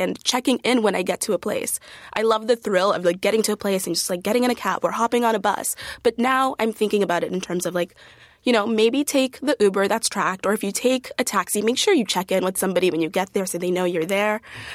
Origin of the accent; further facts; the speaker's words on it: Zimbabwe; I'm from Zimbabwe